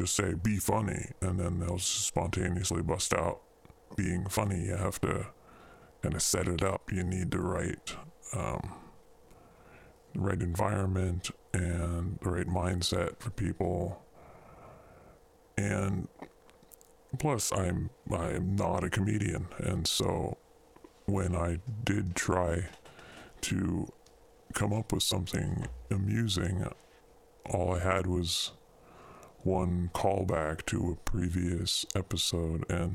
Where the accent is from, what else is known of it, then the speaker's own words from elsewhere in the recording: California, United States; Maybe it's because we're both from California or something.